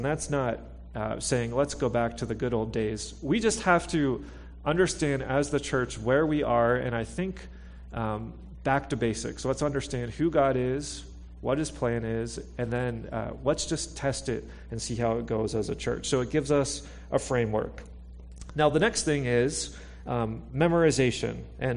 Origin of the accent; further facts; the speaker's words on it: Pittsburgh, Pennsylvania, United States; now in Pacific Northwest, United States; I grew up in Pittsburgh. Philadelphia is kind of like Samaria for us Pittsburghers.